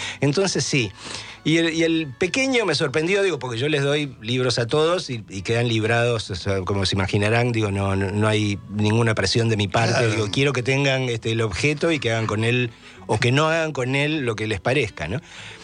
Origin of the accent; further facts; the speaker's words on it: Flores, Buenos Aires, Argentina; No nací en Flores, nací en el sanatorio en Chorena, por esas vueltas de la vida, pero crecí en Flores.